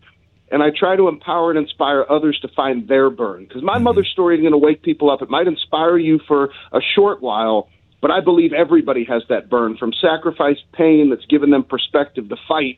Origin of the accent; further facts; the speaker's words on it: Ladue, Missouri, United States; but I grew up on Waverton Drive in Ladue, and I'm a Ladue High School grad, and So I'm just a kid from the Lou